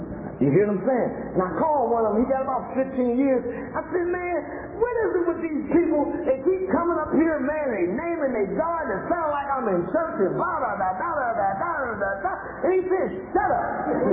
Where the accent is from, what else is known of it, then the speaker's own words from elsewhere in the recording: Pittsburgh, Pennsylvania, United States; And I'm from the Pittsburgh area.